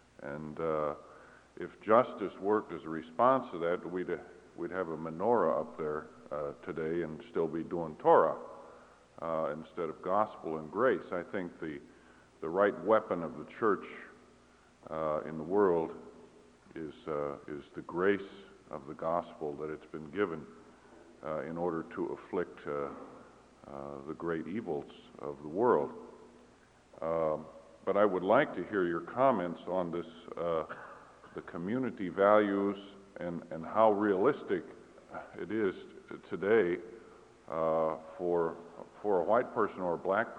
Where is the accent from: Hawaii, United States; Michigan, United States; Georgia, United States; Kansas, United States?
Kansas, United States; Kansas City; I heard you … from Kansas City, Kansas.